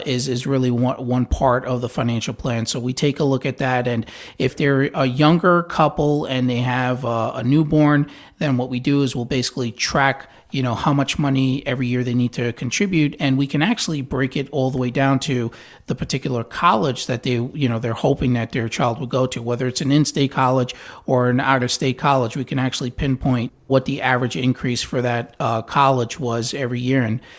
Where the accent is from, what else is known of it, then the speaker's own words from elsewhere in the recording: Brooklyn, New York, United States; You know, listen, I grew up in New York. I'm a Brooklyn native, so I'm a New York Ranger fan.